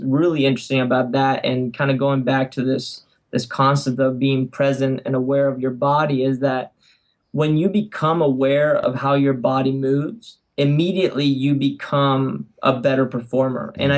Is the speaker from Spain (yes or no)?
yes; Spain; I grew up in Spain as a gymnast, of course